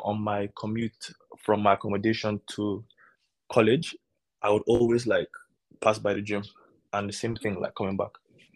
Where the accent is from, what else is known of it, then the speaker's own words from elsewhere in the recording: Abuja, Federal Capital Territory, Nigeria; as a guy growing up in Abuja and in Nigeria actually, like sports is a big thing.